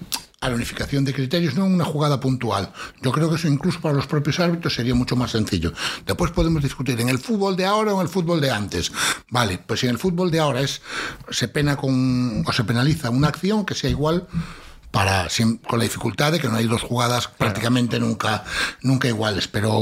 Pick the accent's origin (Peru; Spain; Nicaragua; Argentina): Spain; Galicia; como buen gallego soy muy de meigas, muy de rutinas, muy de tal